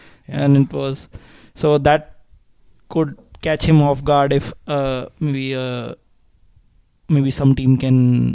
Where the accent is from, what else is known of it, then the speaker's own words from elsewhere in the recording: India; Yeah, because we are Indian, if you didn't know.